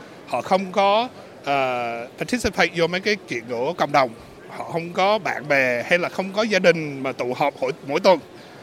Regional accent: Mackay, Queensland, Australia; also born or lived in Geelong; now in Melbourne, Australia; em là người Việt biên, tới nước Úc này là hồi năm 82. Em đã lớn lên ở Queensland, Mackay, Queensland. Sau đó là mấy cái năm primary và high school của em là em ở Geelong.

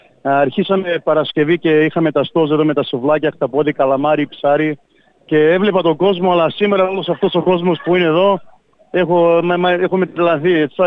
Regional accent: Los Angeles, California, United States; Αλλά και εγώ μεγάλωσα στο Broaden Los Angeles, είχαμε, οι γονείς μου είχαν μαγαζί στο Broaden και στο Bysford.

